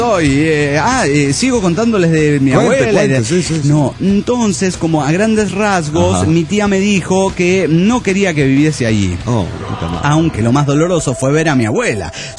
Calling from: Cabo San Lucas, Baja California Sur, Mexico; Hola, ¿qué tal, amigo? … de Cabo San Lucas, México.

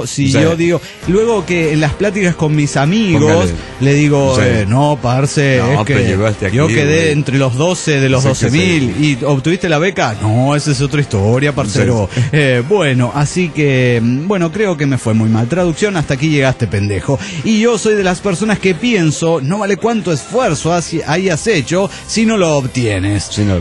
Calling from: Austin, Texas, United States; de Austin, Texas.

